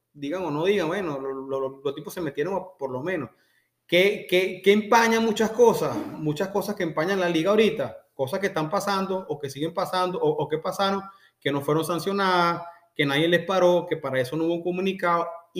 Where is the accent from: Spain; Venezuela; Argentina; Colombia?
Venezuela; Ese es el problema como venezolano. Y me disculpan porque todos los que estamos somos venezolanos.